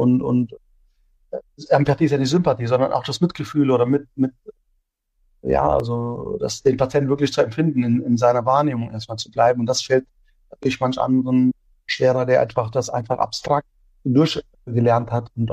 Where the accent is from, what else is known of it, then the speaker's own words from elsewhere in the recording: Offenbach, Hesse, Germany; Aber an sich bin ich in Offenbach aufgewachsen, dort auch zur Schule und ja, einen sehr, sehr positiven Bezug ins Rhein-Main-Gebiet, ja.